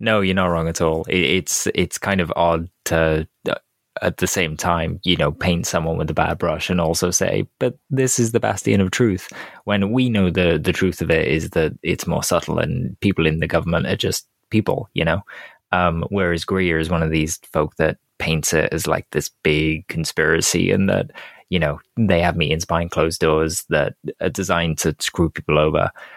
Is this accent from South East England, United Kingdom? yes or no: no; Wales, United Kingdom; You'd be surprised at the aggro I get for just being Welsh.